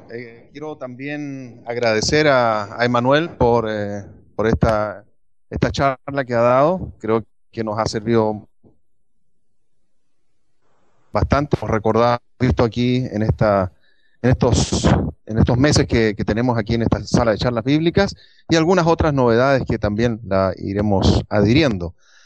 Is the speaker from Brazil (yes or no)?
no; Chile; moved away; vivo ahora fuera de Chile, pero yo soy chileno, y en la iglesia que yo me crié, que participé muchísimos años, al pastor de la iglesia donde yo asistía, una iglesia pentecostal